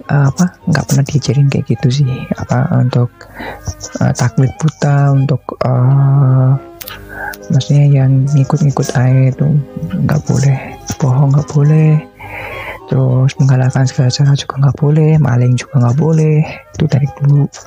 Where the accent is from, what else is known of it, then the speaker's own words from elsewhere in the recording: Surakarta, Central Java, Indonesia; aku nggak pernah dengar dari awal aku lahir di Solo sampai sekarang